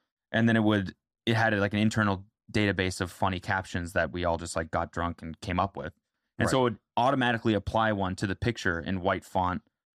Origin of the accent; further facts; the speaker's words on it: Canada; And that kind of scared me because I'm Canadian and I wanted to stay in the States.